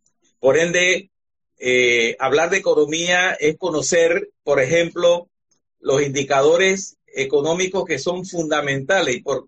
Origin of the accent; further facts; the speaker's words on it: Panama; nosotros como panameños no vemos esa verdad absoluta que hay